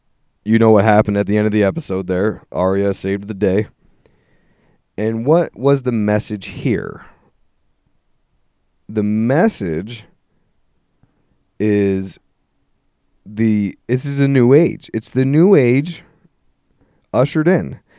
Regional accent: Pennsylvania, United States; Growing up on the East Coast there, I could identify with a lot of that culture. Back there, I grew up in PA, right?

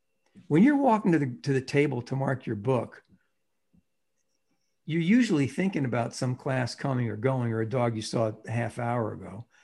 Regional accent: Ireland; I never do that. I'm Irish.

